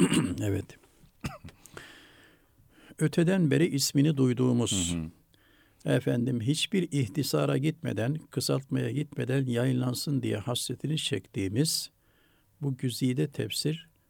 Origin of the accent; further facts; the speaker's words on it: Tokat, Turkey; now in Istanbul, Turkey; ben İstanbul'da yaşıyorum, memleketim Tokat